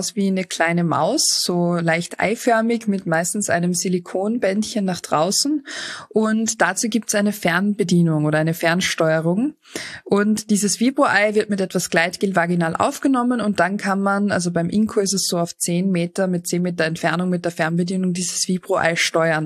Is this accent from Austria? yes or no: yes; Austria; Also bei uns in Österreich würde man zuzeln dazu sagen.